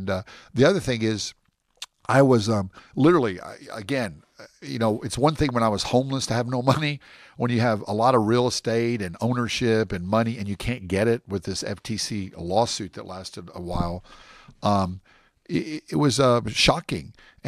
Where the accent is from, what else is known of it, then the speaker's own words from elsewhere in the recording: United States; now in Medellin, Colombia; So I love America. I'm from America.